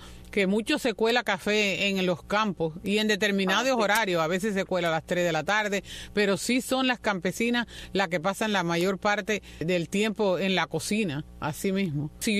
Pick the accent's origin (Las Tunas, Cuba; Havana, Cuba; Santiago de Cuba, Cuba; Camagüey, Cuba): Las Tunas, Cuba; Río Blanco; born there; soy del campo, nací en Río Blanco, en la carretera de Puerto Padre, de las Tunas Puerto Padre